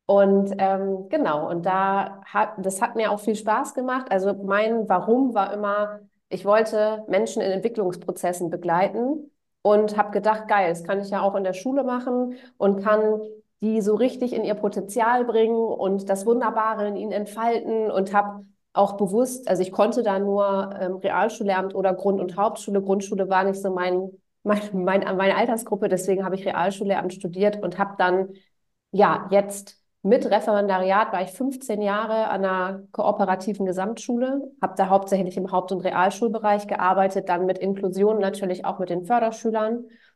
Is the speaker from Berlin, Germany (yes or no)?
no; Lower Saxony, Germany; Also ich komme hier ganz aus dem Norden. Ich komme aus der Nähe von Bremen. Es ist noch Niedersachsen, aber südlich von Bremen. Und ich lebe mit meinem Mann und meinen zwei Söhnen in einem Holzhaus.